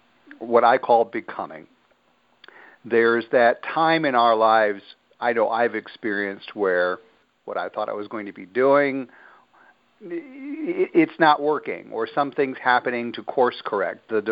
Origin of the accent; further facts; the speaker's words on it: Midwest, United States; now in Hawaii, United States; Well, living on the Big Island of Hawaii after being born and raised in the Midwest, I can empathize with, wait a minute, it's supposed to be cold.